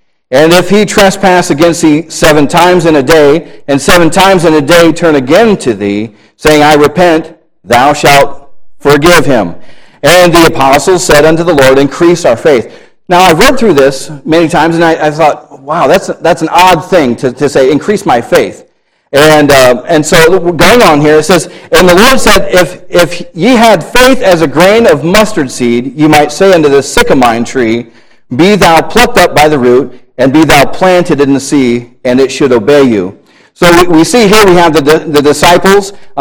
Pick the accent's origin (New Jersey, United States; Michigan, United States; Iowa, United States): Iowa, United States; Cedar Rapids; I'm from Cedar Rapids, just south of you